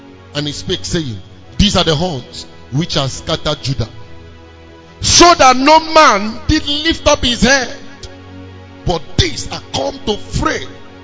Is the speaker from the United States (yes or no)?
no; Nigeria; We are from Nigeria here.